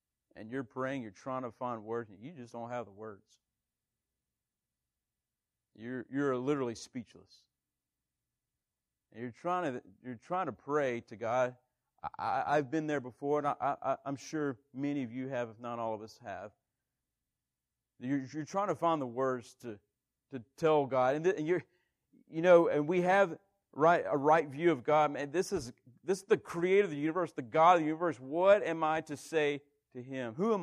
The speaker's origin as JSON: {"language": "English", "region": "Georgia", "country": "United States", "tie": "born or raised there", "moved": "as an adult", "said": "We moved there when I was 3, and I didn't leave South Georgia till I was about 21. I went to junior college there as well. So I did all my growing up pretty much in South Georgia."}